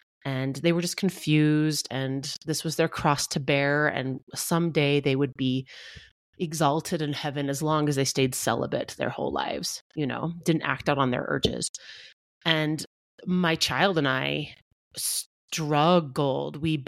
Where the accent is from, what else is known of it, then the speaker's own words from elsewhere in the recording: Utah, United States; In Utah, we take our pioneer heritage very seriously.